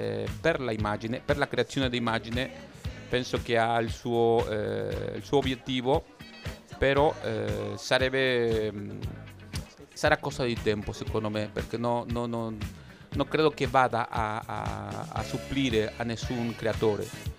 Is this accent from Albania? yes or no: no; Mexico City, Mexico; Io sono di Città di Messico. Quindi Città di Messico è una cosa che va a una velocità.